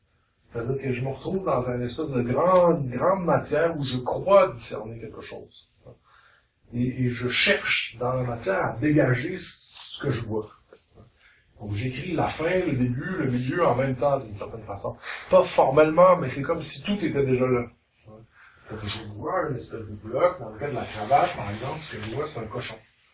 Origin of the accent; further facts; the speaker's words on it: Quebec, Canada; on l'attrape assez bien à Montréal, puis dans les cantons de l'Est où je viens aussi